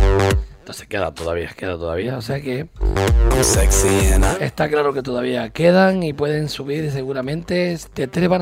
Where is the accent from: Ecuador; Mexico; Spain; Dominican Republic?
Spain; Fontanales, Canary Islands; yo soy de Fontanales. Yo pertenezco a Moya.